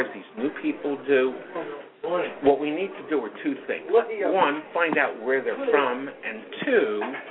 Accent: New Jersey, United States; also born or lived in Pennsylvania; No, I don't think so. I'm from New Jersey. I lived in Pennsylvania most of my life, and I'm so happy here.

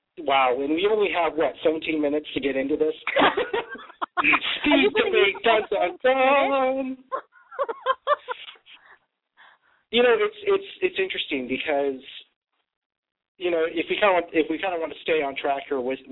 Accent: Federal Way, Washington, United States; reading about drive-by shootings in my hometown in Federal Way.

